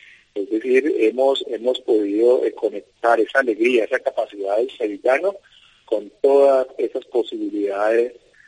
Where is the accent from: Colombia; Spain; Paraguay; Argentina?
Colombia; Valle del Cauca; accent: paisa; Nosotros pertenecemos al Valle del Cauca, pero no tenemos un acento valluno, sino más un acento paisa.